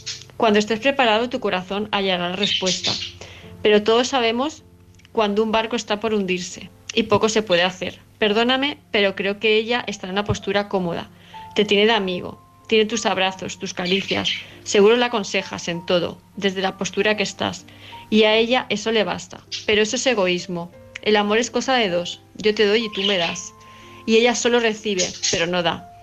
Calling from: Palma de Mallorca, Balearic Islands, Spain; de Palma de Mallorca.

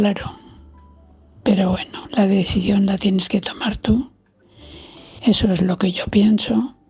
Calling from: Valencia, Valencian Community, Spain; La mía es la valenciana

